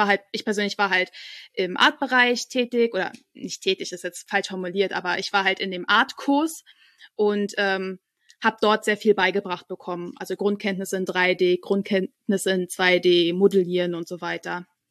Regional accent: Berlin, Germany; Ich komme halt auch ursprünglich aus Berlin, so habe ich, bis ich 23 war, glaube ich, bei meinen Eltern gewohnt

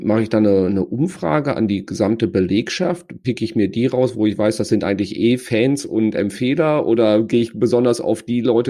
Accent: North Rhine-Westphalia, Germany; wir sind ja beide Sauerländer

